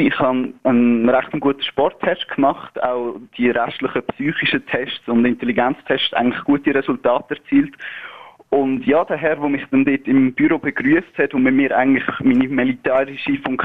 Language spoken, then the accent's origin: German; Aargau, Switzerland; Ich stamme aus dem Freiamt. Das ist ein eher ländliches Gebiet, vielleicht sogar ein bisschen provinzielles Gebiet im Kanton Aargau.